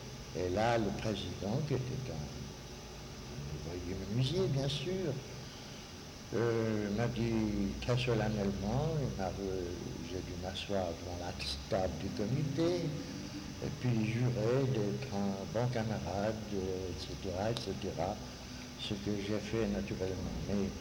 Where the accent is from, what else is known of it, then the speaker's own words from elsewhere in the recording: Switzerland; Chez nous, en Suisse, on ne connaît pas ça